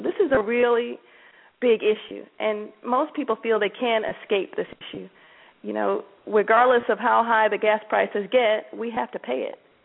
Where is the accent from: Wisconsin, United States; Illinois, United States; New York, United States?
New York, United States; Buffalo; I'm originally from Buffalo, New York, and I am a mom to three young children under nine.